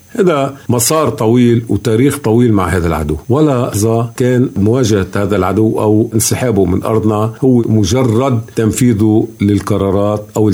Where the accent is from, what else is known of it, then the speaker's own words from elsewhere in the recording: Lebanon; بالنسبة لنا كلبنانيين